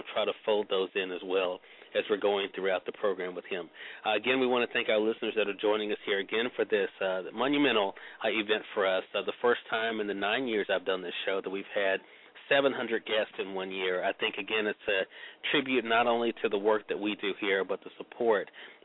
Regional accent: Mississippi, United States; Back on WNPR 90.1 FM in my home state of Mississippi.

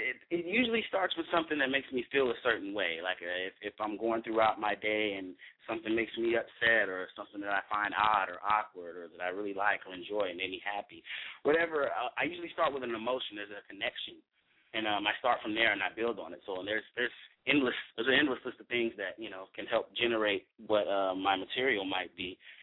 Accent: Texas, United States; now in Sacramento, United States; A lot of my family, I'm from the South of Texas, but I was a military baby growing up, so I ended up here in Sacramento.

